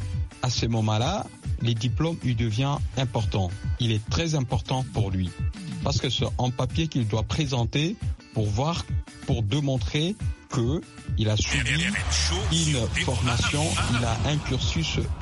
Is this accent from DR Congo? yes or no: yes; DR Congo; Moi, je suis de la RDC